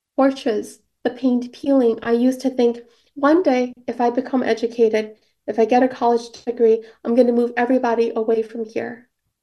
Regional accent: Saint Paul, Minnesota, United States; Can't say that it was easy growing up in the Midwest as a Hmong American family, low income. I come from the east side of St. Paul.

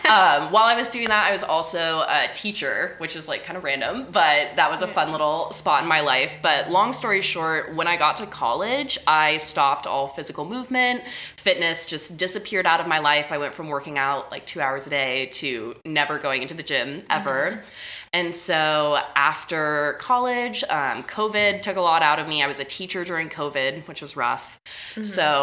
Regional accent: California, United States; So growing up, I grew up in Northern California, and now I'm also based in Southern California.

